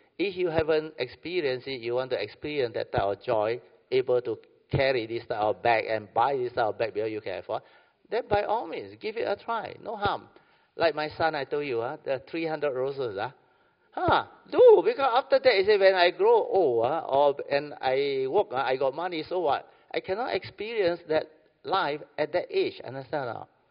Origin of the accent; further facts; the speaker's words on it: Alor Setar, Kedah, Malaysia; I'm from Kedah one, Alor Star one.